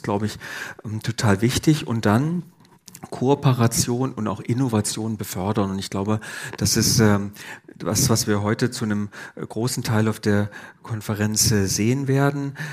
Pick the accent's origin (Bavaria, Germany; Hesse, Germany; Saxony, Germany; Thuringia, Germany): Thuringia, Germany; Weimar; born there; Ich bin in Weimar geboren.